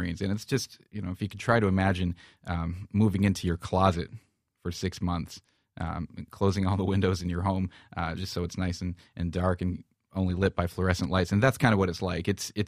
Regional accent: Michigan, United States; I grew up in Michigan, but I joined the Navy at 17 and went to the Naval Academy in Annapolis, Maryland.

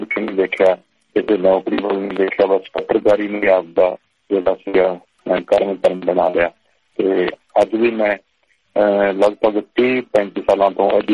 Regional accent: Panniwala, Haryana, India; ਮੈਂ ਅੱਠਵੀਂ ਤੱਕ ਤਾਂ ਪੇਂਡੂ ਪੜਿਆ ਸੀ, ਮੇਰੇ ਪਿੰਡ ਪੰਨੀ ਵਾਲਾ ਉਰਦੂ।

